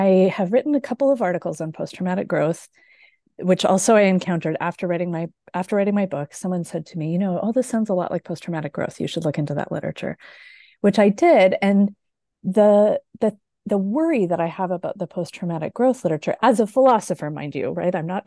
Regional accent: Canada; now in Michigan, United States; I am Canadian. I now live in the US, in Michigan.

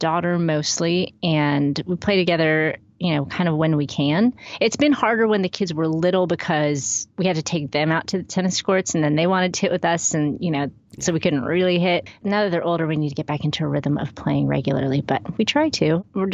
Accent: Waco, Texas, United States; I am from Waco, Texas

